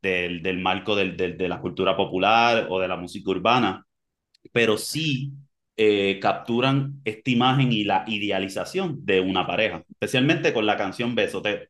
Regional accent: Puerto Rico; el puertorriqueño, y me exotifican inmediatamente por mi acento.

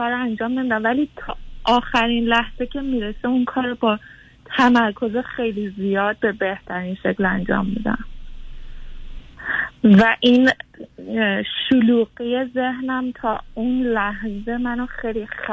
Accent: Iran; moved away as an adult; now in United States; من 34 سالمه، یک ساله که از ایران اومدم امریکا، توی خانواده 5 نفره، 2 تا خواهر بزرگتر دارم

